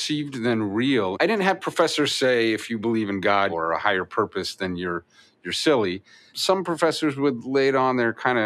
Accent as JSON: {"language": "English", "region": "East Coast", "country": "United States", "tie": "born or raised there", "said": "I grew up mostly on the East Coast, so I wasn't foreign to the East Coast."}